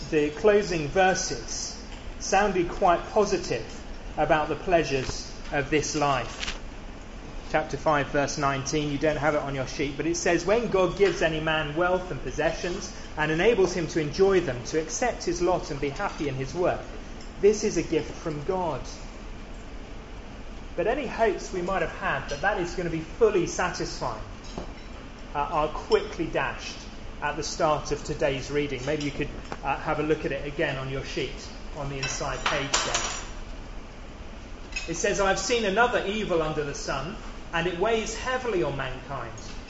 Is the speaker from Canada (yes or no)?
no; Penzance, South West England, United Kingdom; given that I come from Penzance and maybe should have stayed there.